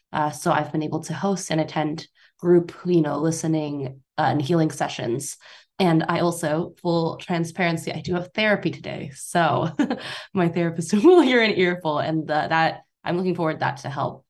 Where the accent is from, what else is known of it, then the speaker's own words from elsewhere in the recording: Arcadia, California, United States; I grew up in Arcadia, which is just a little ways away from Monterey Park. They're all a part of this enclave. You know, it's called the San Gabriel Valley.